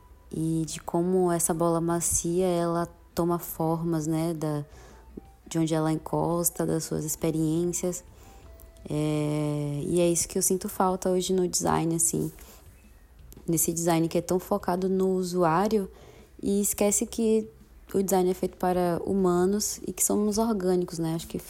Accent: Salvador, Bahia, Brazil; sou de Salvador, Bahia.

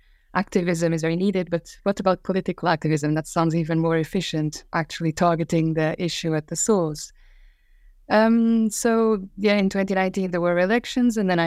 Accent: Albufeira, Algarve, Portugal; English is a second language; also born or lived in Lisbon / Netherlands; I'm from Portugal. I was born in Albufeira and I studied in Lisbon.

